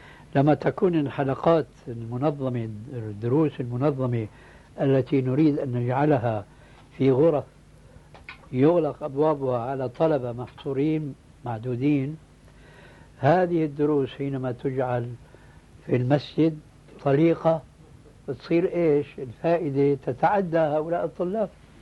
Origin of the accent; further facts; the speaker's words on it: Damascus, Damascus Governorate, Syria; وهذا موجود عندنا في دمشق بكثرة